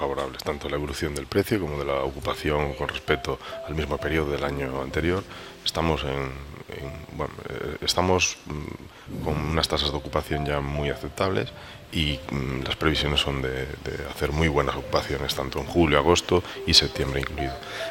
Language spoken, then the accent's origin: Spanish; Galicia, Spain; moved away as an adult; Yo soy gallego.